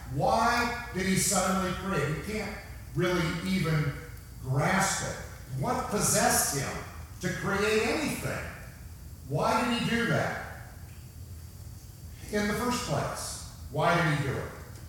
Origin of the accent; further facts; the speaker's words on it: Indiana, United States; born there; I was born in Indiana. I like being in Indiana, but he didn't ask me about it.